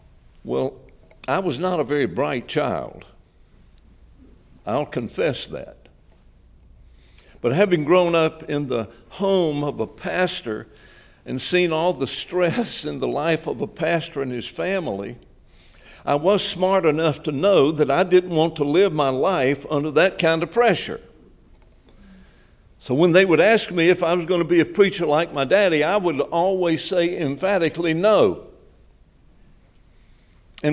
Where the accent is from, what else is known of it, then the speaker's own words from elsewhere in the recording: Reidsville, North Carolina, United States; Bruce mentioned that I grew up in Reidsville. I grew up in the home of a bivocational pastor. My daddy was a machinist by day at the American Tobacco Company in Reidsville.